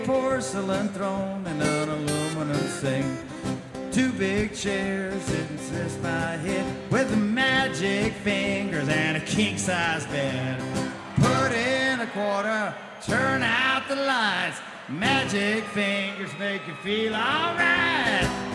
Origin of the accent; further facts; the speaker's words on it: Mississippi, United States; But we're both from Mississippi, and two Mississippians and a beach ball is about all you want to handle back there.